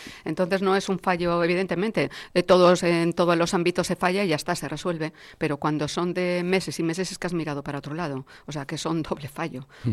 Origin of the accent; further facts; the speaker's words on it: Bilbao, Basque Country, Spain; Yo soy bilbaína, ya tengo una edad, llevo viviendo aquí toda mi vida